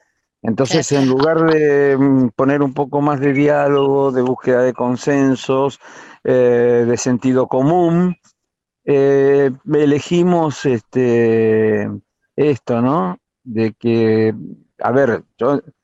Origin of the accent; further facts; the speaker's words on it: Santa Fe, Argentina; Yo soy santafesino y ese es el nombre del frente en Santa Fe.